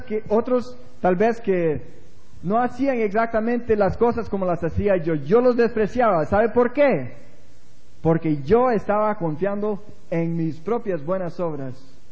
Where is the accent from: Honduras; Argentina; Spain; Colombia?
Honduras; moved away; después que nos fuimos de aquí de Honduras, yo pasé con una amargura en mi corazón